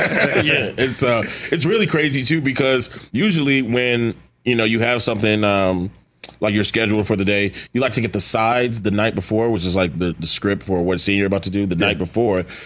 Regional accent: California, United States; You know, I'm from California. You know, I like a nice 78 degree day.

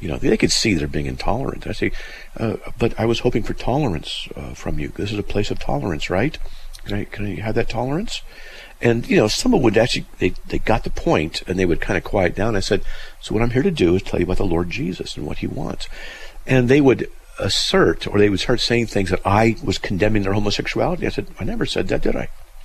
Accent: United States; I'm from the United States, and you can tell by my accent.

